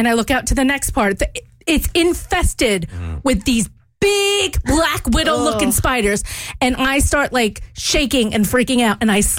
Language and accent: English; Georgia, United States; also born or lived in Louisiana; Now, I grew up in Georgia and Louisiana, so I've learned to like live symbiotically or in harmony kind of with the spiders.